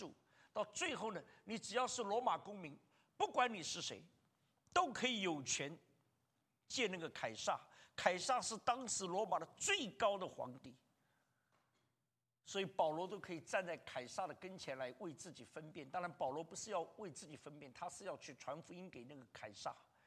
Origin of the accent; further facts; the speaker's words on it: China; 所以现在我们中国人其实坦白说是真的越来越